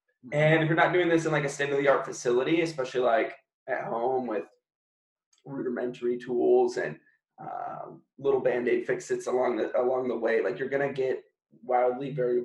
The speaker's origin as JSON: {"language": "English", "region": "Minnesota", "country": "United States", "tie": "born or raised there", "said": "I grew up in Minnesota, not Baku, but I'm in McDonald's high C and juice boxes my whole life"}